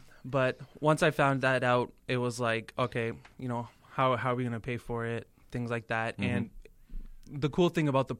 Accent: Toronto, Ontario, Canada; moved away as an adult; because I'm from Toronto, mm-hmm. from a totally different country.

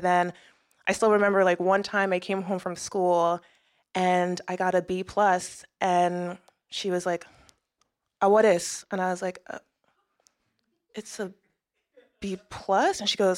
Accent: New York, United States; So what it was like growing up in New York... It was interesting.

